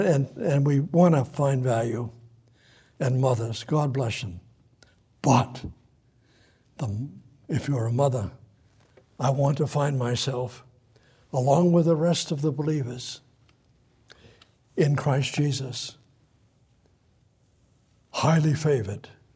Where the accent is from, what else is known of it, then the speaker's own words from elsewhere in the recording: Somerville, Massachusetts, United States; Do you know in Cambridge, where I was raised up in Somerville, Cambridge, and in Harvard Colleges and all of that.